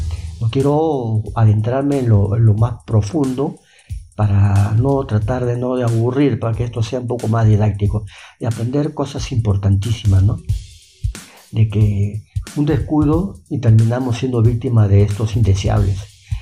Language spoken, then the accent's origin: Spanish; Peru; Bueno, yo soy de Perú, vivo en Lima, entonces no tengo idea